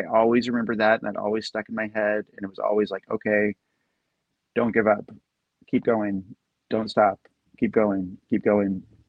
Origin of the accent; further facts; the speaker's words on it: Washington, United States; she was road tripping through Washington State, came through my hometown